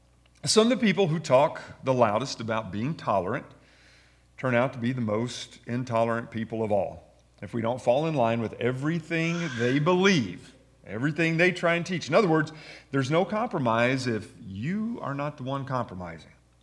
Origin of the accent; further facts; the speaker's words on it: Kentucky, United States; I mean, I'm from Kentucky and I get that, all right?